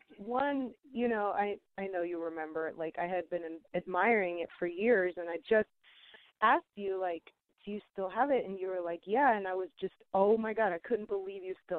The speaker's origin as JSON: {"language": "English", "town": "Houston", "region": "Texas", "country": "United States", "tie": "born or raised there", "said": "You know, I just felt like I hit, you know, the ceiling in Houston. And I love my hometown. Like, shout out to all my family and friends in Houston. I love Houston so much. It's home base."}